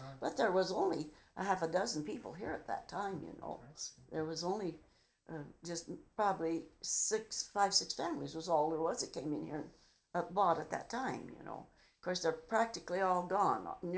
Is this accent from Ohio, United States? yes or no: no; Alma, Nebraska, United States; born there; And I was born in Alma, Nebraska.